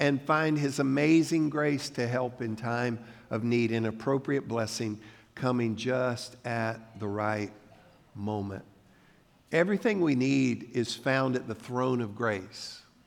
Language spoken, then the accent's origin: English; Leesburg, Florida, United States; I grew up in Central Florida, grew up in Leesburg, and we didn't have air conditioning then.